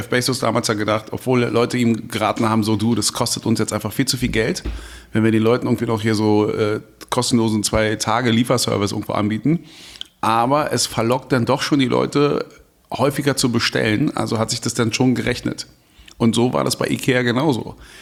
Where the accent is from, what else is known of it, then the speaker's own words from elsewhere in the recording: Berlin, Germany; ich komme ja auch aus Wedding.